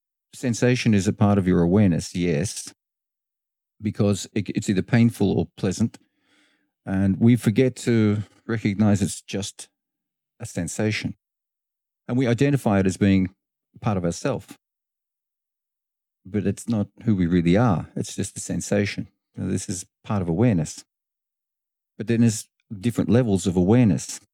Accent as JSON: {"language": "English", "region": "Bali", "country": "Indonesia", "said": "It's cold for me because I come from Bali."}